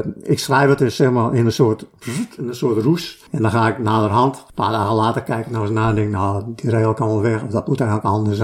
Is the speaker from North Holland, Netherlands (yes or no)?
no; Friesland, Netherlands; born there; Ja, dat speelt zich eigenlijk grotendeels waar ik geboren ben. Sumaterstraat, in de oude Indische wijk is dat. Bij Cambuurplein in de buurt, die hoek daar.